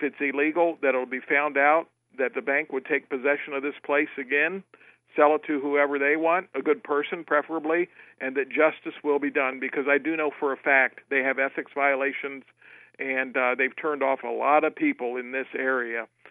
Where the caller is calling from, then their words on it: Marysville, Ohio, United States; Not too bad. I'm calling from Marysville, Ohio.